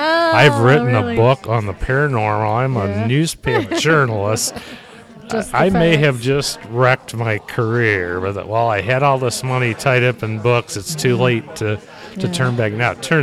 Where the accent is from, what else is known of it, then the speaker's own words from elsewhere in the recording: Ohio, United States; I said, well, my grandson, Connor, and I are from Ohio.